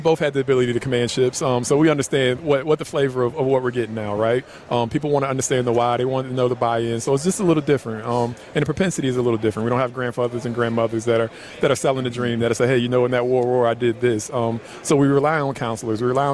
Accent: Hampton, Virginia, United States; No, I'm from Hampton, Virginia originally

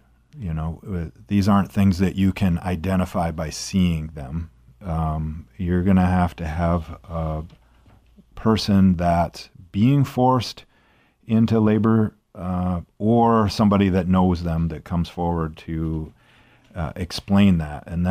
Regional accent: South Dakota, United States; I grew up in South Dakota, went to law school down at USD in Vermilion

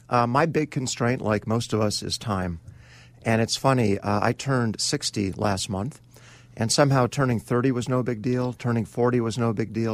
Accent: Indiana, United States; now in Chicago, United States; you know, as you mentioned, I grew up in Indiana, so nearby. I went to school here in Chicago.

